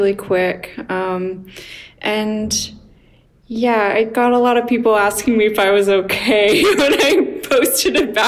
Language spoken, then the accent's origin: English; Oklahoma, United States; I'm from the Midwest. I grew up in Oklahoma